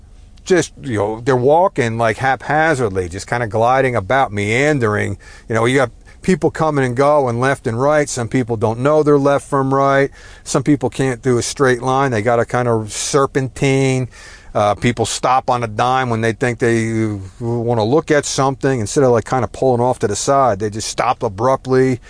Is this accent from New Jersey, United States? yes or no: yes; New Jersey, United States; The idea, like growing up in New Jersey, we were always taught you drive right and pass left, right?